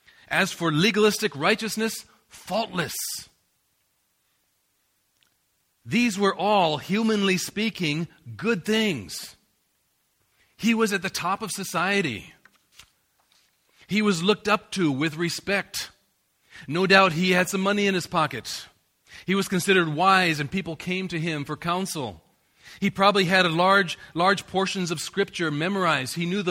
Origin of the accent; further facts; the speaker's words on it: United States; I'm an American, based off of basically biblical principles in the beginning.